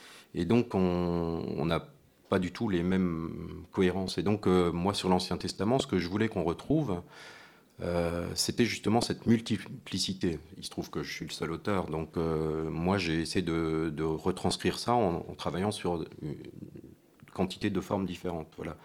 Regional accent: Strasbourg, Grand Est, France; Alors, moi, je suis alsacien, hein, je viens de Strasbourg.

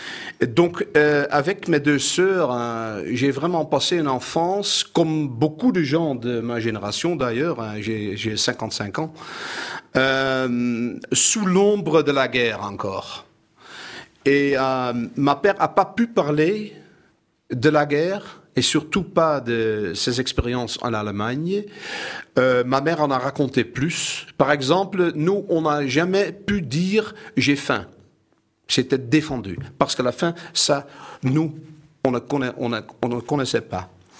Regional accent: Netherlands; French is a second language; j'ai passé mon enfance en Hollande à la frontière allemande, à 20 km de la frontière allemande.

